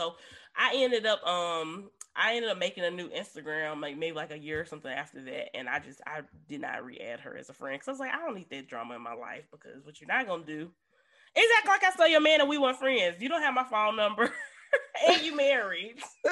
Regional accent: Memphis, Tennessee, United States; so Dallas is from Nashville and I'm from Memphis. And I went to school outside of Nashville

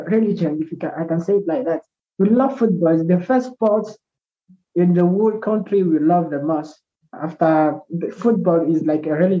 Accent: Togo; now in Benin; Benin is good, not bad. But I'm from Togo. I live in Benin.

